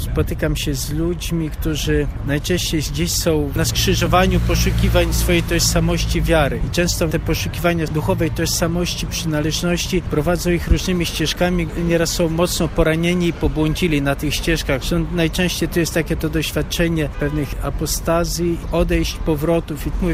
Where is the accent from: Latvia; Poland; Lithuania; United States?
Latvia; jestem z Łotwy, z diecezji ryskiej.